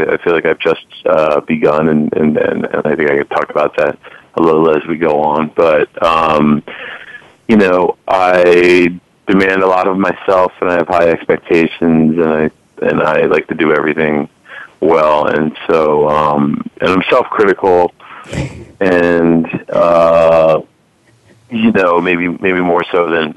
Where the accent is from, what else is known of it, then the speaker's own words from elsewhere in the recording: Philadelphia, Pennsylvania, United States; now in Los Angeles, United States; I grew up in Philadelphia, and I moved out to Los Angeles after law school.